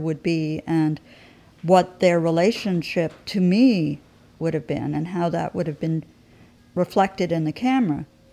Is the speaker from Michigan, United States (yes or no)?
no; New York City, New York, United States; it had always occurred to me that as a New Yorker, the whole rest of the country, which is like an unknown factor.